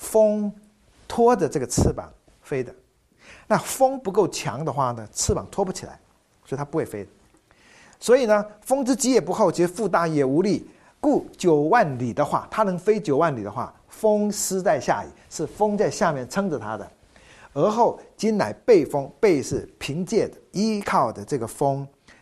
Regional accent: Taiwan; born there; 像我们这种就是第一代到台湾的第一个，所以我妹妹没有。我两个老哥都是福建出生的，我是第一个台湾出生的，所以才有

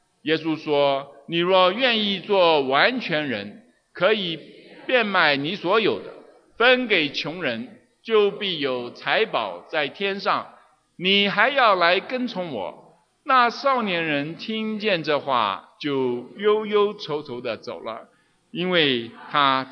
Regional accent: China

